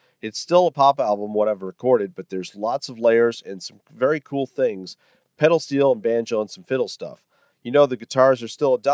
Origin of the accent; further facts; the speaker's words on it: Cleveland, Ohio, United States; Somewhere during that night, I meet a couple of other girls, and when the one finds out that I'm from Cleveland, she offers to let me stay at her apartment.